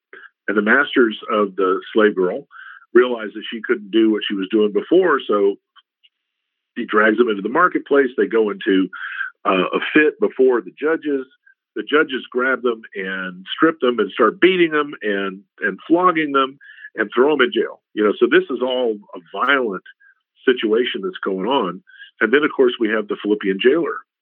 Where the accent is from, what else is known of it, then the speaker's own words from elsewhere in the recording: San Antonio, Texas, United States; I grew up around San Antonio, Texas. San Antonio is that way.